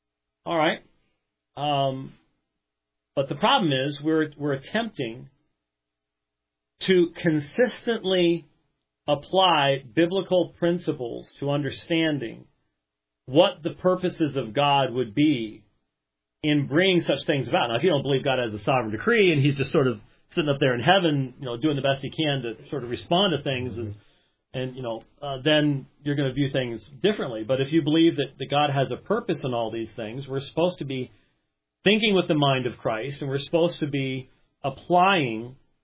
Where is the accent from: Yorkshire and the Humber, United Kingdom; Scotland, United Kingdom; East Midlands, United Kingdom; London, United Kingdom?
Scotland, United Kingdom; So that's my apologetic for being Scottish, I guess you might say.